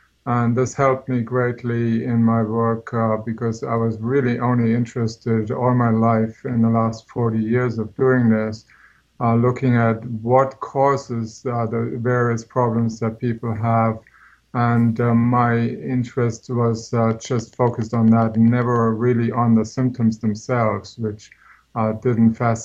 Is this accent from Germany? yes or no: yes; Germany; I'm 58 years old. I grew up in Germany in your post-war time